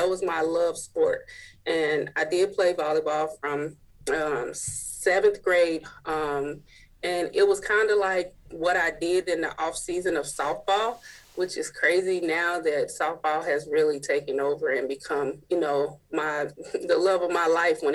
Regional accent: Hayti, Missouri, United States; I mean, I grew up in a very rural area. My hometown is called Hayti, Missouri. It's southeast Missouri. I am legit 80 miles from Memphis, which is south. And I am 250 miles from St. Louis, which is north.

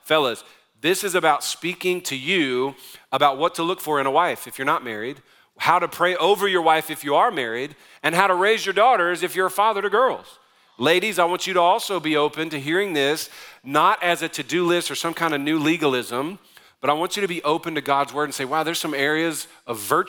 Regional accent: New Orleans, Louisiana, United States; I'm from New Orleans. I don't even believe in snow or cats.

